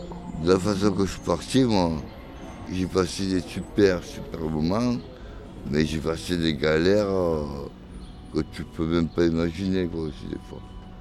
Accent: Marseille, Provence-Alpes-Côte d'Azur, France; je suis marseillais de base, 100% marseillais, mais je suis parti quasiment 20 ans à l'étranger. J'ai fait un peu le tour du monde. Et à un moment donné, là, Marseille m'a un peu manqué, je suis revenu.

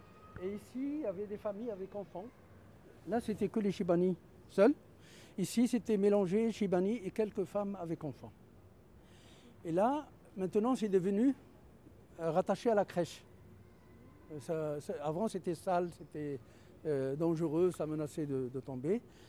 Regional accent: Morocco; now in France; Moi, je viens du Maroc.

